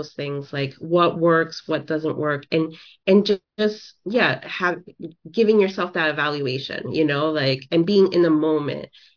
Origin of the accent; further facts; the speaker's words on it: New York City, New York, United States; Alhamdulillah, I grew up in New York City that was very diverse, with faiths.